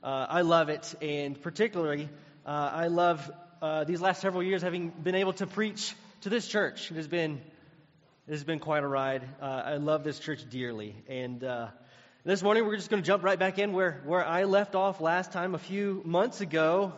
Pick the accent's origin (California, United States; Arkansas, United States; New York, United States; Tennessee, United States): Tennessee, United States; accent: Southern; I'm from Tennessee. You may have caught that from my accent.